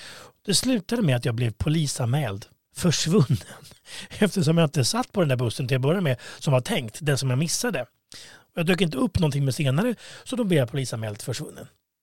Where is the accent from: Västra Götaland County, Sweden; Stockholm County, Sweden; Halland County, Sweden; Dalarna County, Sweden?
Stockholm County, Sweden; Stockholm; born there; accent: mix of Östergötland, Gothenburg and Stockholm dialects; also born or lived in Östergötland; Min dialekt, ja, det är väl en blandning av östgötska, göteborgska och kanske stockholmska, jag vet inte. Men jag föddes ju i Stockholm. Och därefter så flyttade jag, efter då gymnasiet, så flyttade jag till Östergötland.